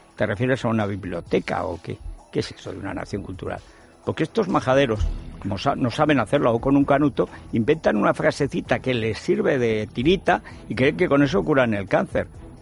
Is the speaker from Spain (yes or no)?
yes; Huesca, Aragon, Spain; yo soy de Huesca, pero si usted es de Teruel, ya, pero soy de Huesca. Y además, pues también soy de Getafe